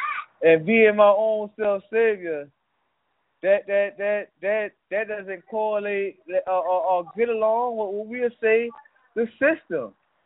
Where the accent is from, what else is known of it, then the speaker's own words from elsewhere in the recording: Savannah, Georgia, United States; Yeah, I'm from Savannah, Georgia. True indeed. Savannah, Georgia, true indeed. I was there. I'm still there. My heart there. My kids there. Everything I got there.